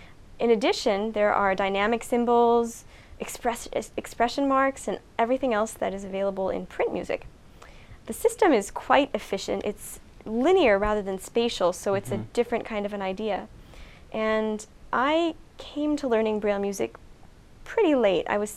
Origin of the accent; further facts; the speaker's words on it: Albuquerque, New Mexico, United States; now in Washington, United States; I'm from Albuquerque, New Mexico, originally. Right now, I am living in the D.C. area.